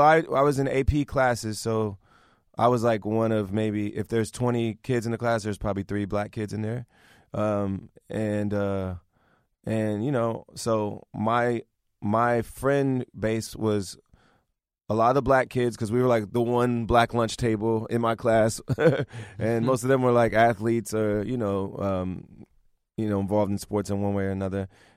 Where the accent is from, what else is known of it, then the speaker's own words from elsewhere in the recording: Springfield, Ohio, United States; It's like a small city, 70,000 people.